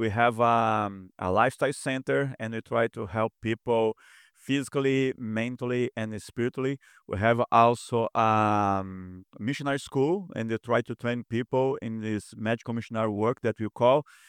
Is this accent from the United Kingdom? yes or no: no; Brazil; accent: Brazilian; English is a second language; now in United States; And I am from Brazil. This is why I have this strong accent.